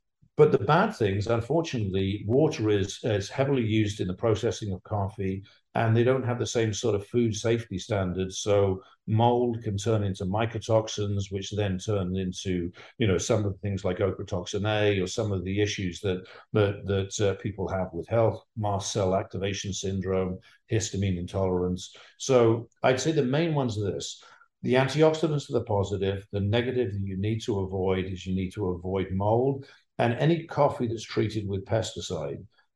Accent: England, United Kingdom; and I'm English, and I was a tea drinker, and I never drank coffee.

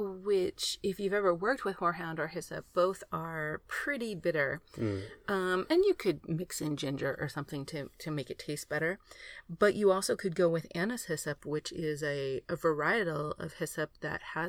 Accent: the South, United States; growing up in the South, we ate a lot.

